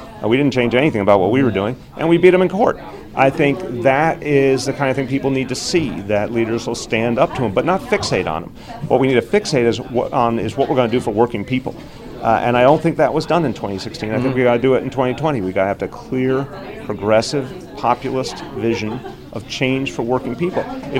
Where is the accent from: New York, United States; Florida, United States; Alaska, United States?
New York, United States; I think, you know, as a New Yorker, there's nothing about Donald Trump's approach that ever surprises me.